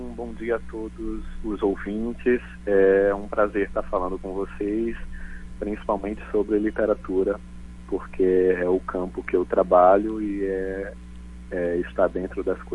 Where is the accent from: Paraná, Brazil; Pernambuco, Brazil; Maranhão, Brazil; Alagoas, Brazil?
Pernambuco, Brazil; Recife; born there; Eu nasci em Recife, Pernambuco, e desde criança eu sempre fui um artista visual.